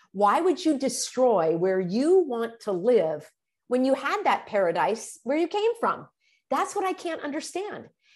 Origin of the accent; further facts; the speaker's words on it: California, United States; And it's like, it's such a slur to me being a Californian. And in California, we are fighting to change things.